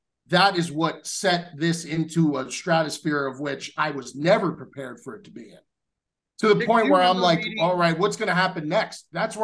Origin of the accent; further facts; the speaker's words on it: New York, United States; Now the Breezy comes to New York, and it comes to my hometown